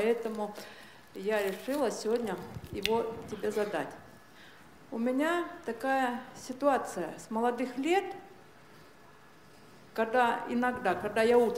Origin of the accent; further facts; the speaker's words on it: Kaluga, Kaluga Oblast, Russia; из Калуги.